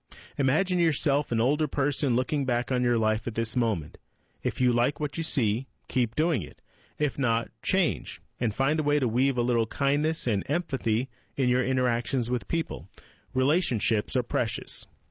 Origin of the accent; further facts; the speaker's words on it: St. Gallen, Switzerland; Born and raised. I am from St. Gallen, Switzerland, which is situated in the northeast and close to the German border.